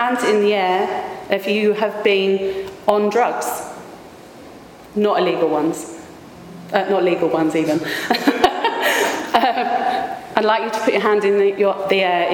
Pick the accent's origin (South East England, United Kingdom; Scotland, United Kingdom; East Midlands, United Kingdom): South East England, United Kingdom; Medway; born there; I'm rather local. I was born in Medway